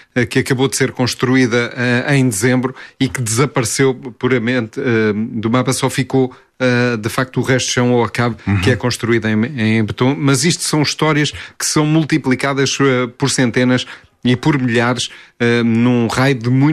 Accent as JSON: {"language": "Portuguese", "town": "Marinha Grande", "region": "Centro", "country": "Portugal", "tie": "born or raised there", "said": "Eu sou da Marinha Grande, nascido na Marinha Grande"}